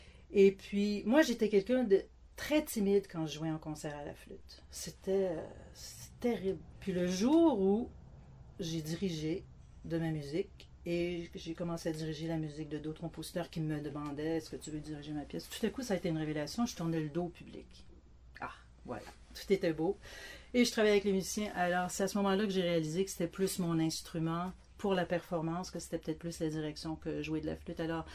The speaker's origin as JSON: {"language": "French", "town": "Montreal", "region": "Quebec", "country": "Canada", "tie": "born or raised there", "also_born_or_lived": "Val-d'Or", "said": "Bon, moi, je suis née à Val-d'Or, mais j'ai vécu toute mon enfance ici à Montréal."}